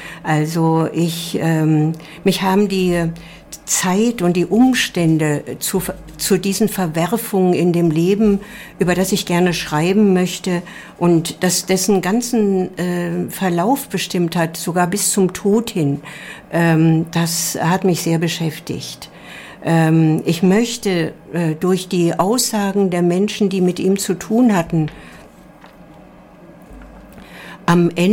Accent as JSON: {"language": "German", "town": "Cologne", "region": "North Rhine-Westphalia", "country": "Germany", "moved": "yes", "lives_now": "Karlsruhe, Germany", "said": "Ich komme ja aus Köln hierher und ja, inzwischen zweite Heimat."}